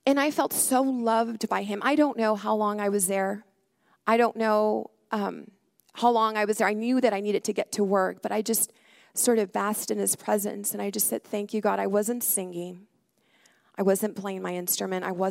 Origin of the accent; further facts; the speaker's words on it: El Paso, Texas, United States; I'm a girl from El Paso, born and raised, go to Las Vegas.